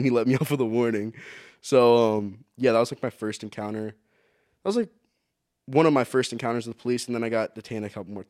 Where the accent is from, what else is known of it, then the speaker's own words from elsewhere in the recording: California, United States; All right, so basically, I grew up in South Orange County my whole life.